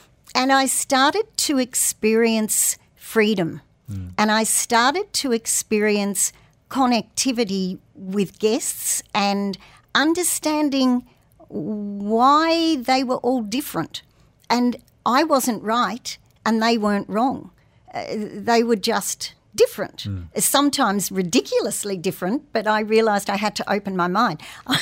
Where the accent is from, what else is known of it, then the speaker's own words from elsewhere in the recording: Sydney, New South Wales, Australia; I hail from Sydney originally